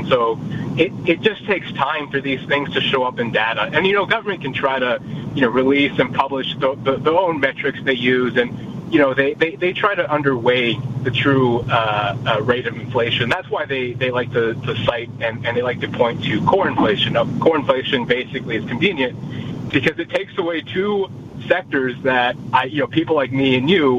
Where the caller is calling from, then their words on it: Virginia, United States; Hi, yes, I'm calling in from Virginia, and I'm actually driving back home